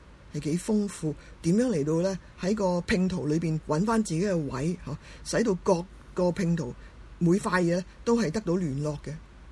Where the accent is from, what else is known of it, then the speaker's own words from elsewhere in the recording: Hong Kong; 咁但系其实咧，我哋香港人就其实好识过活噶。